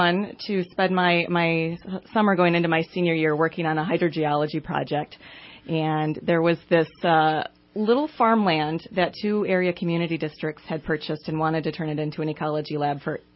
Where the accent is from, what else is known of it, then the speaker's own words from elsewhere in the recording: Michigan, United States; the area that I grew up in Northern Michigan has a longstanding land trust there called Little Traverse Conservancy